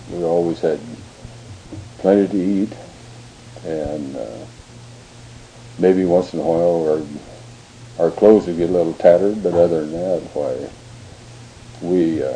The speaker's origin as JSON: {"language": "English", "region": "Oregon", "country": "United States", "tie": "born or raised there", "said": "Yes, I was. I was born in North Goddard. And, well, actually, it would be on the west of North Powder on Interstate 84 with the old censor box place."}